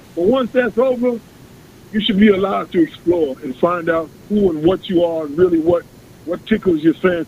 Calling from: Queens, New York, United States; from Jamaica, Queens.

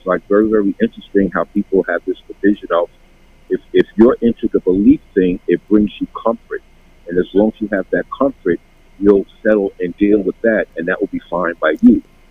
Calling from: Queens, New York, United States; from the most diverse borough of Queens.

